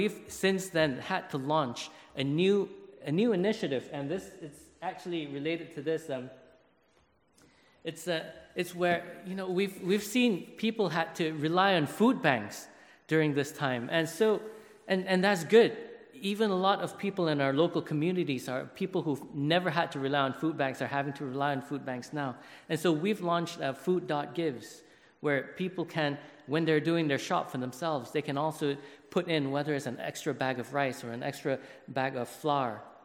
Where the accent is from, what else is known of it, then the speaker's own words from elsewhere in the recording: Malaysia; in my country, growing up in Malaysia, I knew about persecution, but it was something that never hit home.